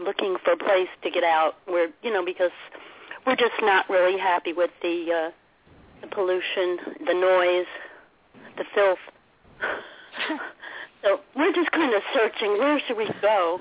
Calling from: New York, United States; I'm in New York.

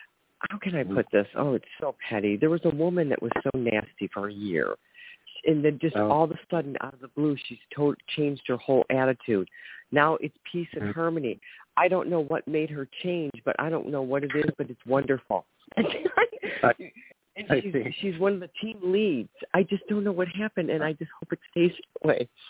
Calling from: Ohio, United States; I'm calling from Ohio.

